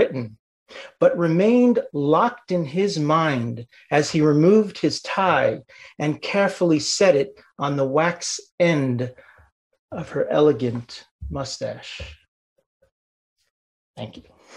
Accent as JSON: {"language": "English", "region": "New Jersey", "country": "United States", "said": "I'm from New Jersey here."}